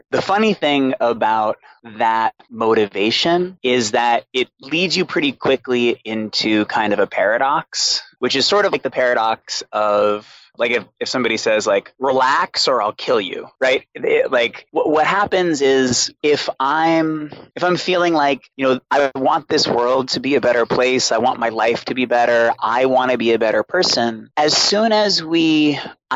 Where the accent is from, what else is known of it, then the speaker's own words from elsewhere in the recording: Boston, Massachusetts, United States; I had a pretty hard time growing up. I grew up in Boston with a single alcoholic mother.